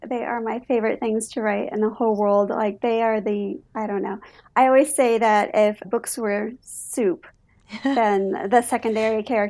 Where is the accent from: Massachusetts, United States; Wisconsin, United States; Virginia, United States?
Massachusetts, United States; I grew up in Massachusetts on the water. So the water to me is just like magic.